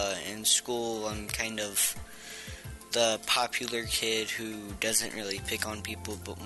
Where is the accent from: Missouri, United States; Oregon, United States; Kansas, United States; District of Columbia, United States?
Missouri, United States; I was born and raised in Missouri.